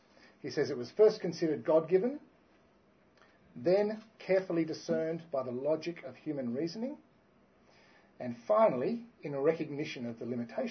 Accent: Australia; I speak to you tonight as an Australian

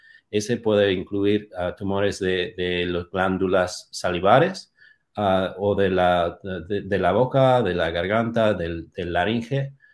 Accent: Massachusetts, United States; Spanish is a second language; now in Kansas, United States; Soy originalmente de Massachusetts, de una familia argentina. Crecí en New England, en Nueva Inglaterra, y he estado en Kansas por los últimos 7 años.

